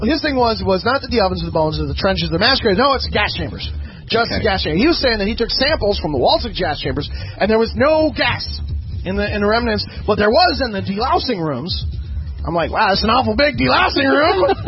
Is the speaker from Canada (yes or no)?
no; Ireland; Like, being Irish, okay? Irish people are fucked up because they, like, generally want to be really Irish.